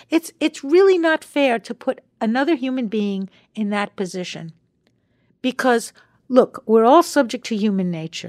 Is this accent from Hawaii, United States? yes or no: no; New York, United States; Because we were kids growing up on Long Island together.